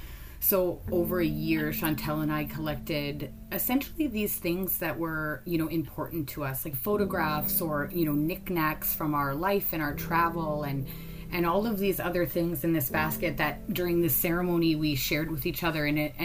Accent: Lorette, Manitoba, Canada; now in Winnipeg, Canada; I'm a Métis woman. Both my parents are Métis. I'm from Lorette, Manitoba, and I now live in Winnipeg with my wife and our daughter.

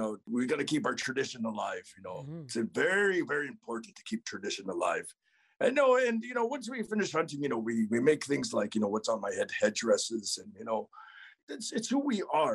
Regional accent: Alberta, Canada; From the Blood Tribe.

